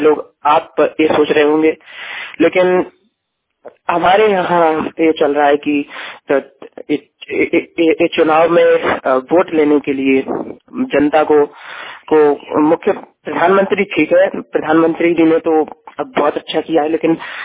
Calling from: Madhya Pradesh, India; अपने जो पड़ोसी राज्य जो हमारे बगल जो हमारे शहर के बगल ही में जो मतलब शहर पड़ता है झांसी उत्तर प्रदेश

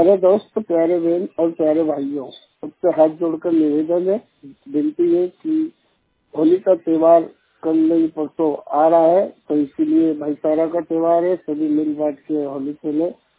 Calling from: Abad, Madhya Pradesh, India; जिला खरगोन से बात कर रहा हूँ। 100% मैं ब्लाइंड हूँ। मेरी कक्षा 12वीं तक कंप्लीट है और मेरा गांव जिला खरगोन, गांव का नाम आबाद।

